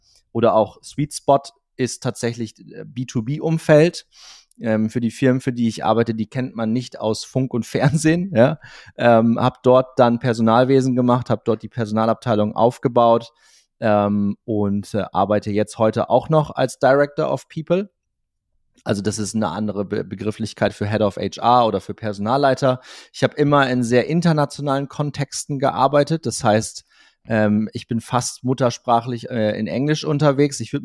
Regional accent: Cloppenburg, Lower Saxony, Germany; wo ich auch groß geworden bin in Kloppenburg. Meine Eltern sind dann vor vielen, vielen Jahren umgezogen.

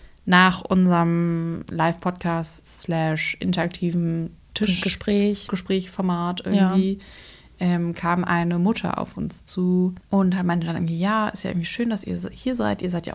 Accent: Berlin, Germany; Und ich komme aus Berlin.

